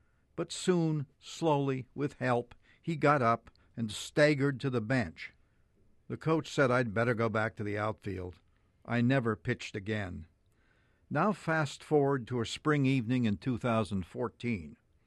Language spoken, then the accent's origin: English; Woodstock, Vermont, United States; had a baseball team that sometimes came the 10 miles south to my hometown of Woodstock to play a team I belonged to, on the diamond at Vail Field. It was the early 50s, and I was about 12 years old.